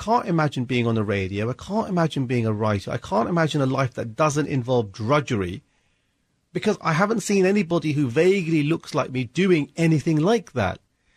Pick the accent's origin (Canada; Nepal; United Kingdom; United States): United Kingdom; Now, I mean, I identify as British. I mean, I kind of identified as British then